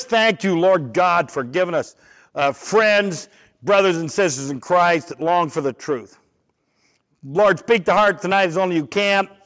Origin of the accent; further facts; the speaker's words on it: Ohio, United States; also born or lived in Tennessee; I'm from Ohio, kind of, by way of Tennessee. Or Tennessee, by I don't know. But anyway, we got a saying in the Midwest.